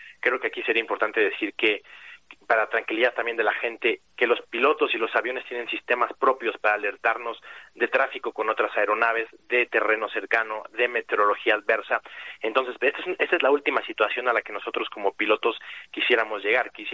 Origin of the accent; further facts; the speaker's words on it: Mexico; Los pilotos mexicanos venimos al aeropuerto de Ciudad de México